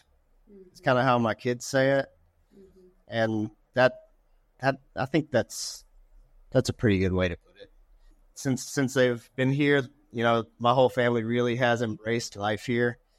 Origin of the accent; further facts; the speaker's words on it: United States; I had from all my years lived growing up in the States.